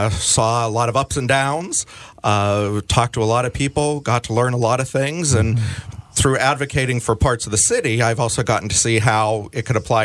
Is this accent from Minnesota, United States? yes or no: no; Walkersville, Maryland, United States; And I grew up here in Walkersville. Mm-hmm. My parents still live there.